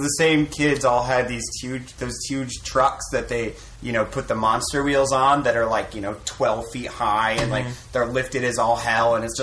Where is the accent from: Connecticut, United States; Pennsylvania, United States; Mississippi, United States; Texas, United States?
Connecticut, United States; I'm from Connecticut.